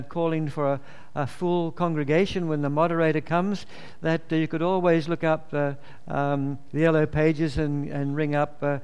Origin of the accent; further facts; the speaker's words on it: Ballinafay, Northern Ireland, United Kingdom; I was born and raised in Ballinafay, which is just out of Belfast.